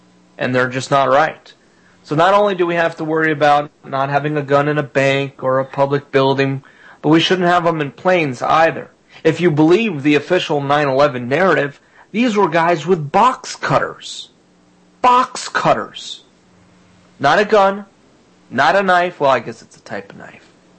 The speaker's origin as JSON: {"language": "English", "region": "Florida", "country": "United States", "tie": "born or raised there", "said": "The first of which comes from my home state of Florida"}